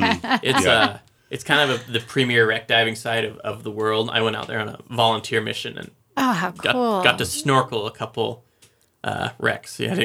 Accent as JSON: {"language": "English", "town": "Diamond Lake", "region": "Washington", "country": "United States", "tie": "born or raised there", "said": "So actually, I grew up on Diamond Lake, which is over in Eastern Washington, and I wanted just to go scuba diving around there."}